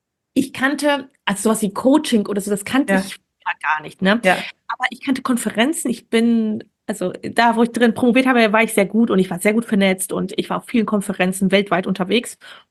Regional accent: Wuppertal, North Rhine-Westphalia, Germany; Und ich komme nicht aus München. Ich bin in Wuppertal groß geworden, habe in Düsseldorf studiert.

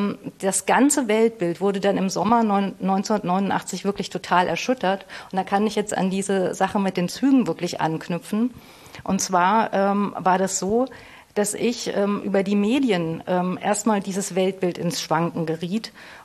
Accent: Thuringia, Germany; ich bin Mitte der 70er in Thüringen geboren, in Südthüringen. Also ich war mittendrin, eine Jugendliche zu werden. Bin wirklich in der DDR groß geworden

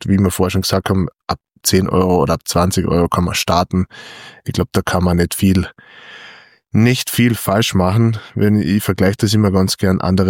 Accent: Austria; Also einer der wenigen technischen Player bei uns in Österreich, weil wir haben ja nicht so viele technische Unternehmen, die an der Börse notiert sind.

